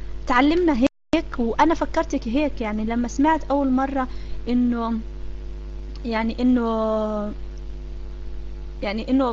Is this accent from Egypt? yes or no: no; Morocco; انا مغربية